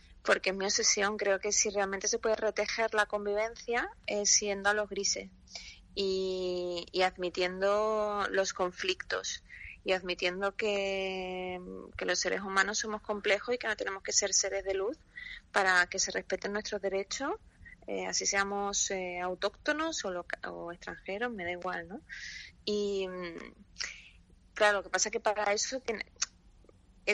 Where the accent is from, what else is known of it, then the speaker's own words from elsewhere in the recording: Andalusia, Spain; Siendo europeos, en mi caso andaluza, y en mi caso andaluza.